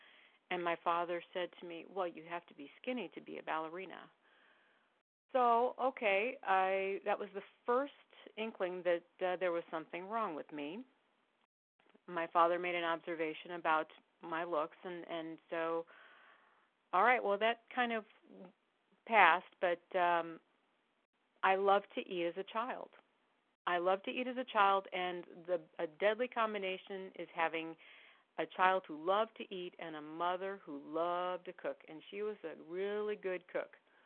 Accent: St. Louis, Missouri, United States; I am an abstinent compulsive overeater. I'm from St. Louis, Missouri

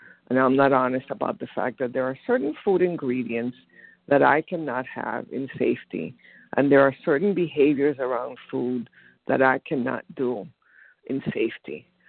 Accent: Florida, United States; And I'm from Florida.

